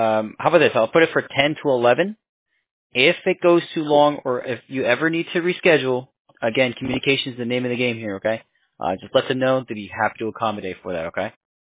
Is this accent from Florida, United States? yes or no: no; Arvada, Colorado, United States; now in Pennsylvania, United States; I used to live in, I used to live everywhere in Colorado. My house was in Arvada. I went to school at Green Mountain High. but I moved recently to Pennsylvania